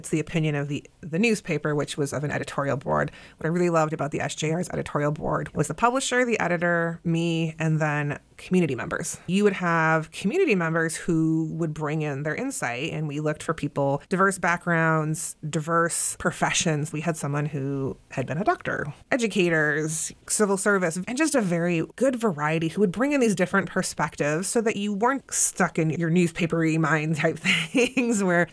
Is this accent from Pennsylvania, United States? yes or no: no; Oak Park, Illinois, United States; I grew up in Oak Park.